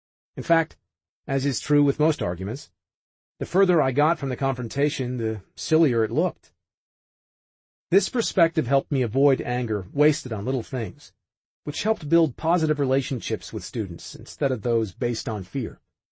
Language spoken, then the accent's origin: English; Midwest, United States; I'm from the Midwest, where we say sorry for asking for water at restaurants